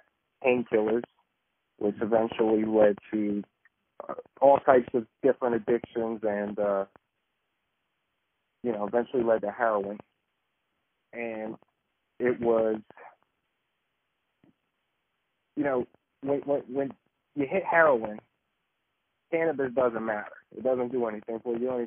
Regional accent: Wilkes-Barre, Pennsylvania, United States; now in Philadelphia, United States; I live in Philadelphia, PA. I'm originally from Wilkes-Barre, PA. You know, I grew up normal kid, blue-collar family, hardworking.

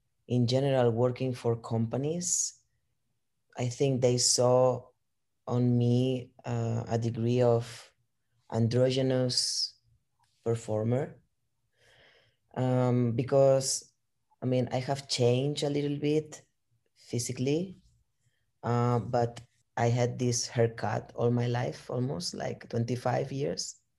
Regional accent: Barcelona, Catalonia, Spain; now in Bergen, Norway; I am from Barcelona. I am 40 years old, and I am a dancer and a choreographer, now living in Bergen, Norway.

